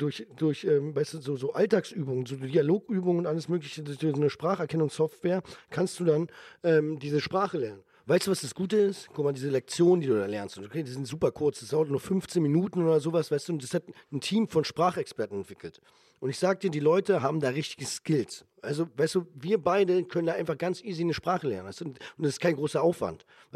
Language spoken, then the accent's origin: German; Berlin, Germany; ich bin ja aus Berlin, du genauso.